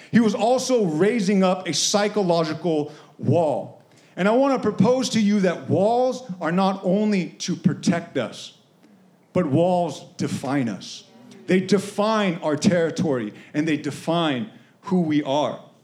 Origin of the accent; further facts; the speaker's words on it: United States; born there; as a Korean American, I think about my identity and knowing that I was born in the United States as American, but being culturally Korean